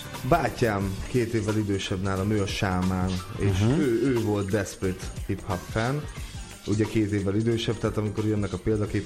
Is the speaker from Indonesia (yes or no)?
no; Bács-Kiskun, Hungary; Kiskunhalason, Kalocsán, Kiskörösön, ahonnan jövünk, és a környező Bács megyei városokban fönnálltunk a színpadon.